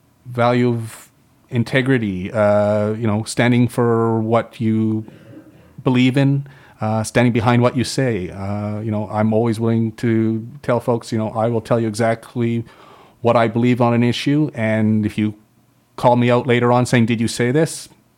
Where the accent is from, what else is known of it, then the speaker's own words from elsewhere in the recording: Salmon Arm, British Columbia, Canada; proud that I came from Salmon Arm. Certainly family, you know, I'm proud I grew up in this community.